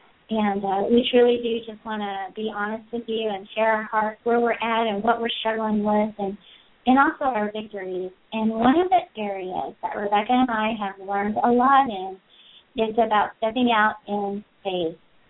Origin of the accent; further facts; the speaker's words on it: Pensacola, Florida, United States; a pastor's wife from my hometown, Pensacola, Florida.